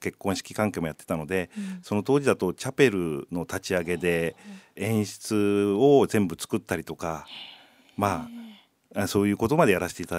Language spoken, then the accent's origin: Japanese; Tokyo, Japan; はい、私は群馬の人間ではなかったんですけれども、生まれ育ちは東京で、